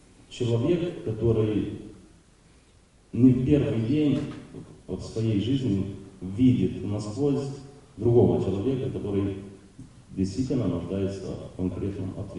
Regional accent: Moldova; Я первый автор из Молдовы

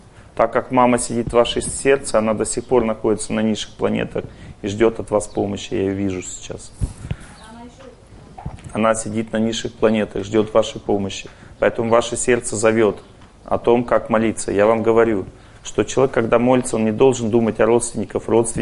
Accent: Ural, Russia; born there; Потому что я родился на Северном Урале, а не в Европе. Там очень тяжелая атмосфера. В этом городишке, в котором я родился, все тотально пили, ругались матом.

